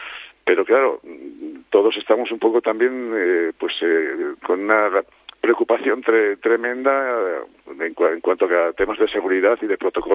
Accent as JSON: {"language": "Spanish", "country": "Spain", "said": "yo lo digo como aficionado, como español y como ahora seleccionador"}